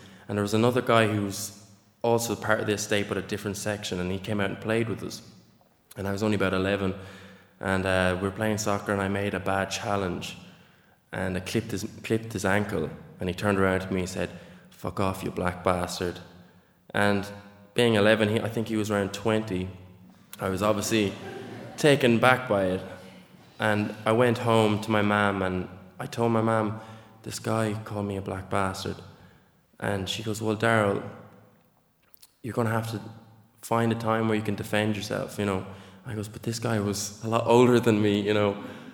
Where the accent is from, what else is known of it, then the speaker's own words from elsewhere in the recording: Inagh, County Clare, Ireland; And don't get me wrong, growing up in Ina, I've had a great childhood.